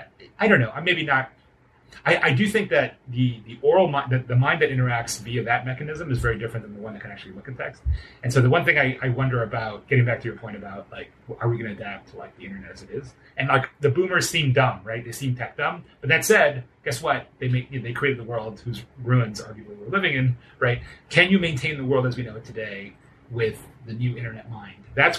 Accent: Miami, Florida, United States; I was raised in Miami, which is like a bit of a linguistic bubble, because it had a lot of Hispanic culture, but English, and just kind of isolated from other cities.

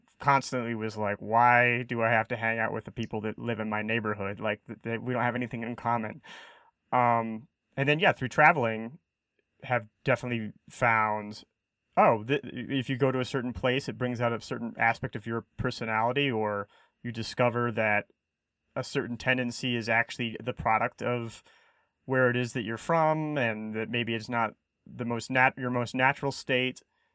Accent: United States; I just find when I'm in my home country, the United States, it just seems like there's rules about everything.

